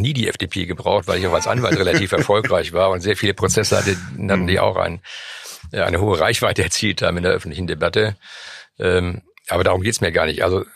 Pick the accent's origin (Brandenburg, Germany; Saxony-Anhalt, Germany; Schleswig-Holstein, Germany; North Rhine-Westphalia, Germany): Schleswig-Holstein, Germany; Du gehst nochmal in den Landtagswahlkampf Schleswig-Holstein, weil das mein Heimatland ist